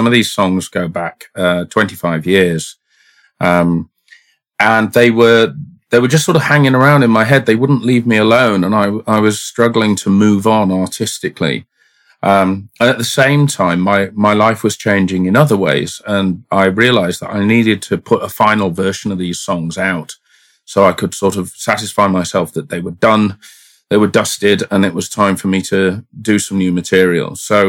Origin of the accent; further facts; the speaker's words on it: Sheffield, Yorkshire and the Humber, United Kingdom; moved away as an adult; now in Wellington, New Zealand; So I'm originally from Sheffield in South Yorkshire in England. And I left there when I was 25. So a month ago, I passed the point of spending half of my life in England and half of my life in New Zealand.